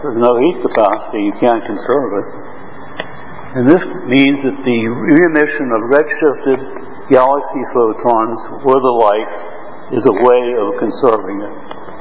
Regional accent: United States; I'm an American living in Hong Kong and Berlin.

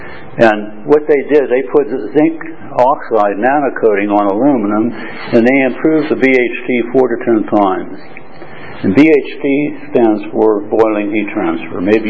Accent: United States; now in Hong Kong; I'm an American living in Hong Kong and Berlin.

